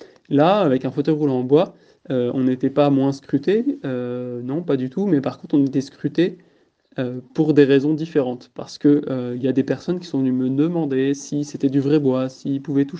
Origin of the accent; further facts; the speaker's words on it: Montmorency, Île-de-France, France; also born or lived in L'Isle-Adam / Méry-sur-Oise; j'habitais quand j'étais tout jeune à Méry-sur-Oise, juste à côté. Et puis ensuite, mes parents et ma famille, nous avons déménagé à Montmorency et j'ai vécu à Montmorency jusqu'au jour de mon accident.